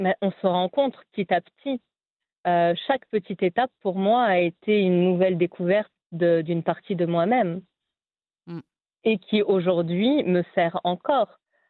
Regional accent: Annecy, Auvergne-Rhône-Alpes, France; now in Morocco; je venais de France, oui, mais d'Annecy, qui est à côté de la Suisse, donc avec une culture quand même très rigoureuse, très carrée. Et là, j'ai débarqué à Casablanca avant d'atterrir à Rabat

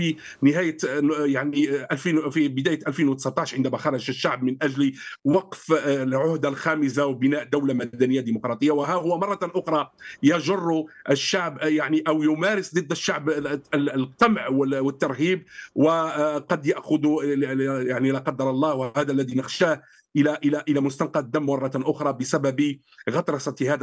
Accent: Algeria; ما عادش عندنا في الجزائر الآن صحافة تنتقد

